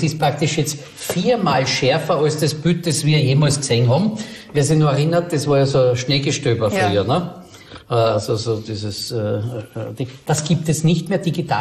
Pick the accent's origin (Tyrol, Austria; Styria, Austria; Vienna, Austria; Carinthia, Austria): Vienna, Austria; Ottakring; wir zwei kommen aus Otterkring. Wir kommen aus Otterkring.